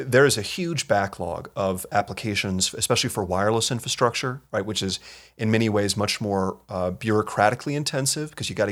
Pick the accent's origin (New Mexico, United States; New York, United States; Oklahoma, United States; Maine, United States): New Mexico, United States; I'm from New Mexico originally.